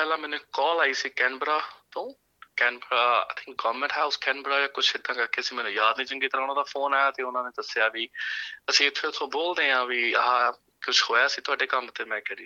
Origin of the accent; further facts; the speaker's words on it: Goraya, Punjab, India; moved away as an adult; ਪੰਜਾਬ ਤੋਂ ਜੀ, ਮੈਂ ਹੈਗਾ ਜ਼ਿਲ੍ਹਾ ਜਲੰਧਰ, ਸ਼ਹਿਰ ਮੇਰਾ ਗੁਰਾਇਆ ਹੈ ਜੀ, ਅਤੇ ਮੇਰਾ ਜੰਮਪਲ, ਮੇਰਾ ਜਿਹੜਾ ਬਚਪਨ ਹੈ ਜੀ, ਮੇਰੀ ਪਤਾਇਸ਼ ਸਾਰੀ ਗੁਰਾਇਆ ਸ਼ਹਿਰ ਦੀ ਆ, ਉੱਥੇ ਲੱਗਦੇ ਸ਼ਹਿਰ ਨਾਲ ਦੇ ਫਲੋਰ ਸ਼ਹਿਰ ਤੋਂ ਪੜ੍ਹਿਆ ਹੋਇਆ ਜੀ ਮੈਂ, ਸੇਂਟ ਜੋਸਫ ਕੋਨਵੈਂਟ ਸਕੂਲ ਤੋਂ।